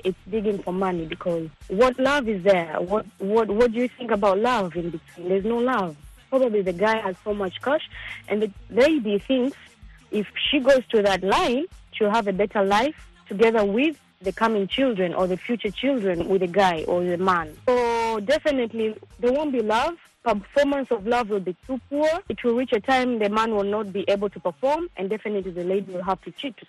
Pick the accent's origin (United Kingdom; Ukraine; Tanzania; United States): Tanzania; I'm from Tanzania.